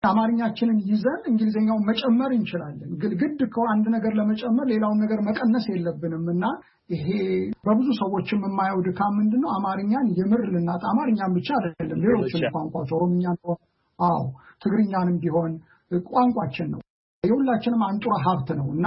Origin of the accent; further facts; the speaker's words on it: Addis Ababa, Ethiopia; እኔ ወልጄ ያደኩት አዲስ አበባ ነው የአማርኛ ቋንቋዬ ነው ብዬ ነው ማምነው። ሌሎችንም ቋንቋዎች ግዕዝም ቋንቋዬ ነው ብዬ ነው ማምነው። ግዕዝም ብዙ ገብቼ ባልሄድም ተምሬያለሁ፣ አማርኛም ተምሬያለሁ። ሌሎችንም አንዳንድ ቋንቋዎችን የአገር ቤት የሚነገሩ ቋንቋዎች አውቃለሁ።